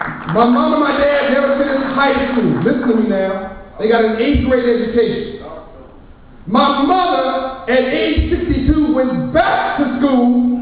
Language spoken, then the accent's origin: English; Compton, California, United States; I grew up in Compton, California, and kids would ditch you or pass my house and go up the street to the liquor store to buy candy and be late for school.